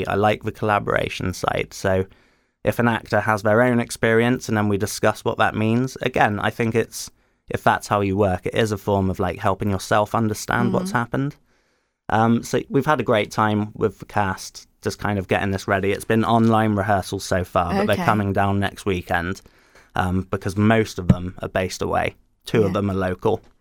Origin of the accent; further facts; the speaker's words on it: Barnstaple, South West England, United Kingdom; because it's Barnstable is my hometown